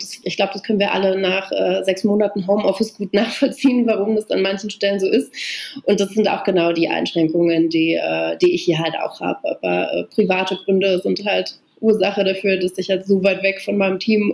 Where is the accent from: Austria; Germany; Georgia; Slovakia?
Germany; Brandenburg; moved away as an adult; also born or lived in Berlin; now in Brussels, Belgium; Also ich bin halt in Brandenburg geboren und aufgewachsen, in so einem 500-Seelen-Ort. Und ich bin halt eigentlich erst zur Mitte meines Studiums nach Berlin gezogen